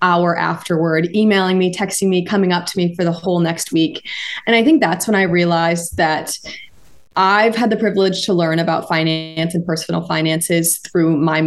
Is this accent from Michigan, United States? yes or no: yes; Hanover, Michigan, United States; and I'm from Hanover, Michigan.